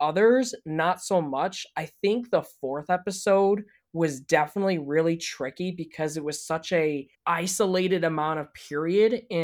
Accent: Chicago, Illinois, United States; I'm from Chicago, so I'm a huge Blackhawks fan.

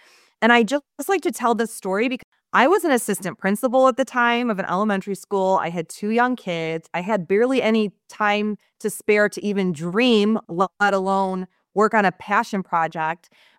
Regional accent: Chicago, Illinois, United States; And the reason why I loved it so much is because I'm from Chicago.

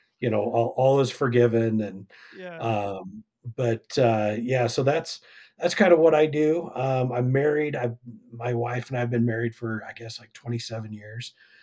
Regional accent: Nevada, United States; also born or lived in Idaho / Arizona; now in Colorado, United States; Well, so I'm actually from Northern Idaho. I was born up there and then kind of raised in Nevada and Arizona. Moved to Colorado in 94.

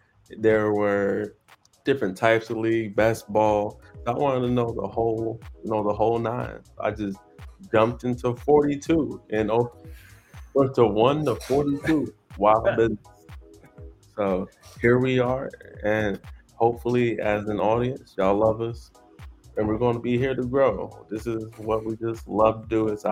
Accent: Georgia, United States; And I'm also a Falcons fan since I'm from Georgia.

